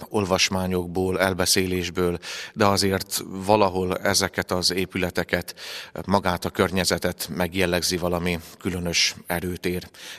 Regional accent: Nagyatád, Somogy, Hungary; Nagyatádról származom

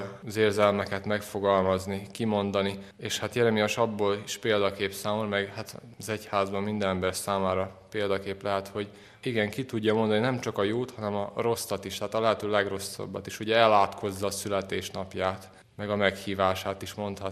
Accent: Čantavir, Vojvodina, Serbia; Hát a szerbiai Vajdaságból, Csantavérről, ez Szabadka közelében lévő nagyobb falu, ilyen 6-7 ezres, bár most már az elvándorlás óta lehet, hogy csak 4, nem tudom pontosan.

